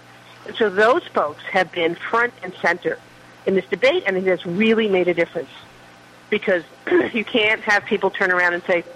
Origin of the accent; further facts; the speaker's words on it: Queens, New York, United States; born there; I was born in Queens, and I no matter where I go, I've traveled all over this country and all over the world, but in my heart, I'm a New Yorker